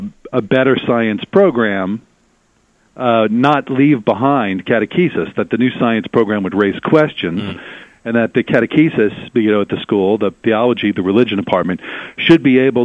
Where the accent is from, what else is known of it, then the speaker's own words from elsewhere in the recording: New Orleans, Louisiana, United States; I'm a native New Orleanian. I'm from New Orleans, Louisiana.